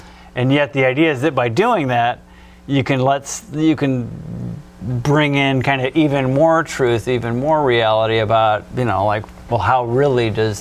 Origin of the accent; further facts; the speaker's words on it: Midwest, United States; now in Texas, United States; I'm originally from the Midwest, and one of the things that has been a real awakening for me moving to Texas